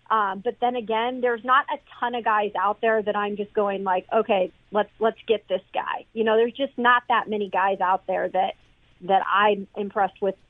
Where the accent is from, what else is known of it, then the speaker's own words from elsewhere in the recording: Spokane, Washington, United States; growing up in Spokane, Washington, we had Gonzaga, and you know the Cinderella now that is no longer the Cinderella.